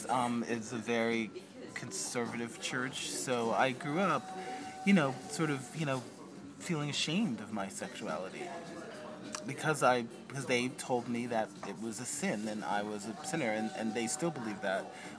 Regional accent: United States; born there; I was born in America.

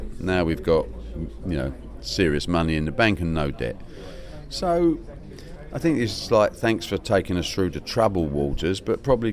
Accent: London, United Kingdom; You know, I'm from the East End of London.

